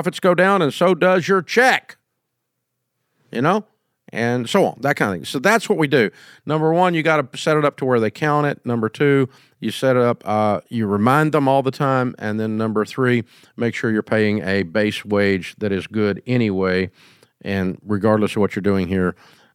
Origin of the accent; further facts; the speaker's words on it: Antioch, Tennessee, United States; I'm from Antioch, Tennessee, right?